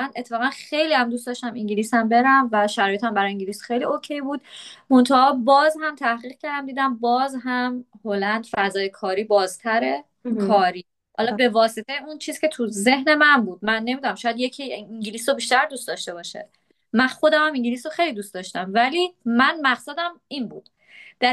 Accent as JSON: {"language": "Persian", "country": "Iran", "moved": "as an adult", "said": "من نوعی که از ایران اومدم و تازه سیوینگم رو دارم از ایران میخوام 1 سال استفاده کنم"}